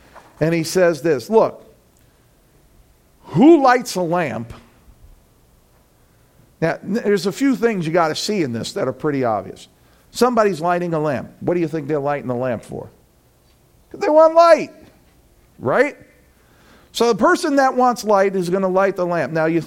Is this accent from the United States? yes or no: yes; New York City, New York, United States; But when we grew up in New York City, we grew up in a 20-story apartment building.